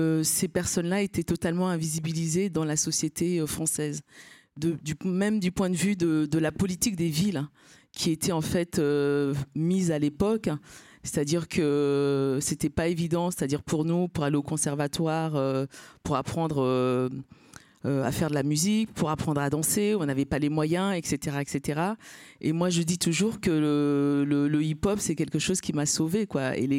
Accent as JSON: {"language": "French", "country": "Cameroon", "moved": "yes", "lives_now": "France", "said": "Moi, je suis originaire du Cameroun. Donc, c'est comme ça qu'on est venu ici, en fait, en France."}